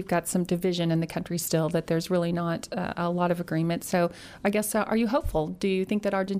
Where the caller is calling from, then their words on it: Brazil; I'm calling in from Brazil. I'm at Iguazu Falls